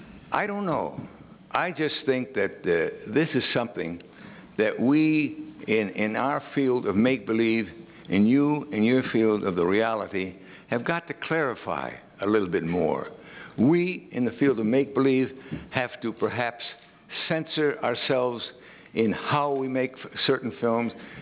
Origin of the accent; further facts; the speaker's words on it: United States; I'm an American.